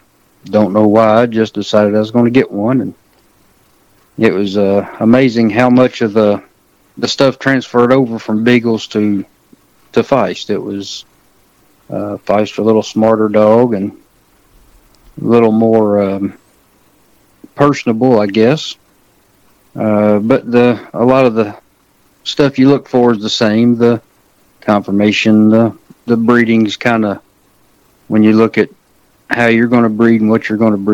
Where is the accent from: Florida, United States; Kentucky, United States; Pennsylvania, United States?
Kentucky, United States; Danville; now in Dexter, United States; I'm originally from Central Kentucky, Danville, Kentucky, and I moved down here to Dexter, Kentucky about 2 years ago.